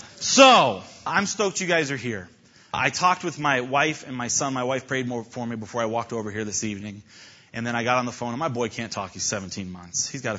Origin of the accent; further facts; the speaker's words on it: Clearwater, Florida, United States; I grew up in Clearwater, Florida, just a little bit, maybe an hour away from there.